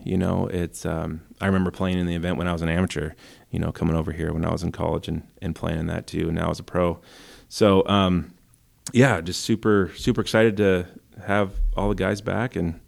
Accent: Malaga, Washington, United States; I grew up, I say I'm from Wenatchee, but I'm really from a small little town outside of Wenatchee called Malaga. It's all of about 500 people, maybe.

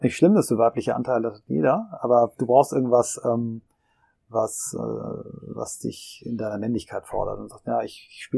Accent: Kiel, Schleswig-Holstein, Germany; in Kiel, in meiner Heimatstadt

